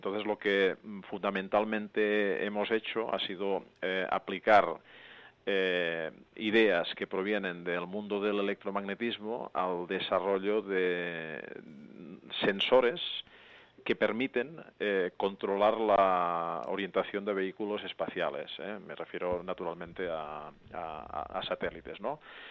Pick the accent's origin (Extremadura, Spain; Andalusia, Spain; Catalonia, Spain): Catalonia, Spain; Yo soy catalán